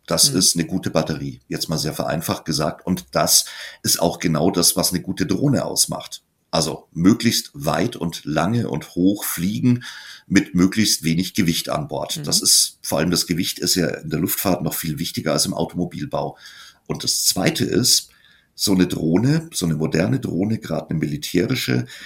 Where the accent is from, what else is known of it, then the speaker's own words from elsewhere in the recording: Eichstätt, Bavaria, Germany; jetzt in meiner Heimat, ah, da ist die Frauenbergkapelle, dann muss das da drunten im Tal Eichstätt sein